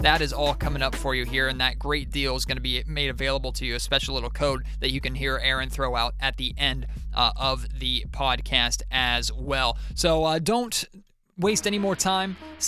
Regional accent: Sacramento, California, United States; I didn't come over here from another area of the country. I was born in the Sacramento area. I grew up one of you

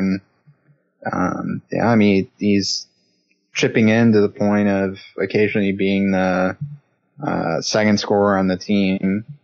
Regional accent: Michigan, United States; I'm from Northern Michigan.

